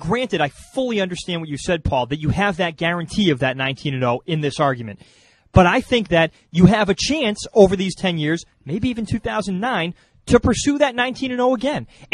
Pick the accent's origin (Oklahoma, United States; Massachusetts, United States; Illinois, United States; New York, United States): Massachusetts, United States; Boston; I grew up in Boston. I've been a fan of all the Boston teams